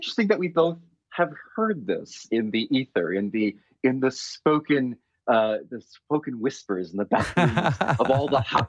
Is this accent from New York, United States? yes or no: yes; Brooklyn, New York, United States; later on he assumed that since I was from Brooklyn, I was a Rangers fan.